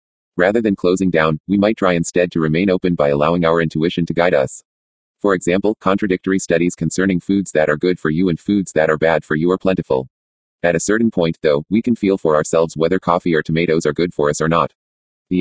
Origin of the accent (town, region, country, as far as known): San Bernardino, California, United States; born there